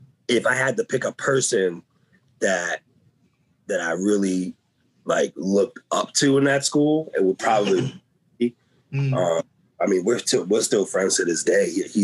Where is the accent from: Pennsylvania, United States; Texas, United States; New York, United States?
New York, United States; Astoria; even growing up in Astoria, which is a very multi area